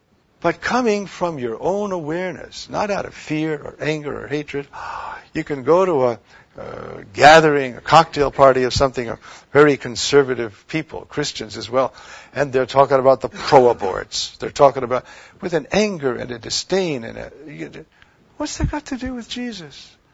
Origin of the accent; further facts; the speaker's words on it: New York, United States; I'm a New Yorker. Everybody knows I'm a New Yorker. So we are cynical. It's in our genes.